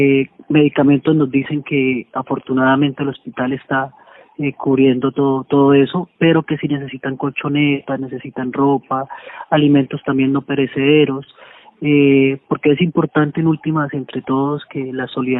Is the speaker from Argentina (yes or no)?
no; Santander, Colombia; de entendernos también como santandereanos en este caso